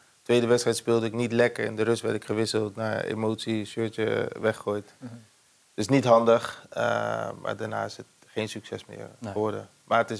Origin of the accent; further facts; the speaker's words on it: Randstad, Netherlands; Ik kon veel wedstrijden spelen en ik wilde weer richting de Randstad, waar ik vandaan kom.